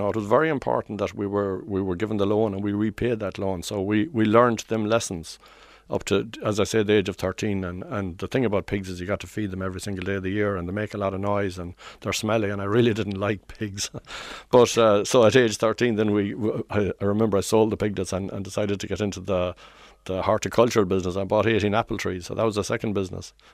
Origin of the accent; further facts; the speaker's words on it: Connacht, Ireland; I was brought up in Mayo on a small 15-acre farm.